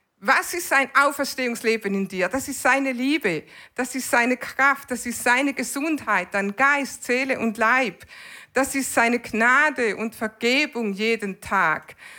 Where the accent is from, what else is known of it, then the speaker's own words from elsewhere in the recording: Switzerland; wir mögen Schnee als Schweizer